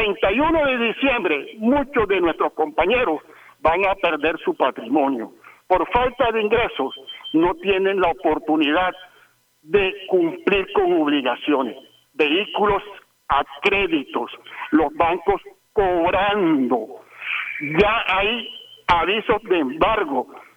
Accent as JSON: {"language": "Spanish", "country": "Colombia", "said": "nos han prácticamente que indignado como colombianos"}